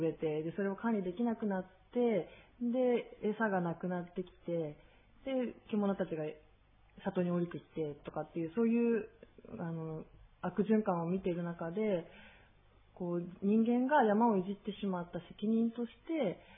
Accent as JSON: {"language": "Japanese", "region": "Saitama", "country": "Japan", "tie": "born or raised there", "said": "生まれも育ちも埼玉県の埼玉市出身ですね。"}